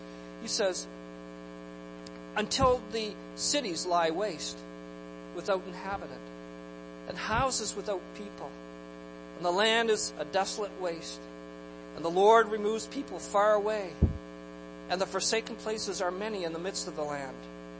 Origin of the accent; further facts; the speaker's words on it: Halifax, Nova Scotia, Canada; the eye of the hurricane was right on my hometown of Halifax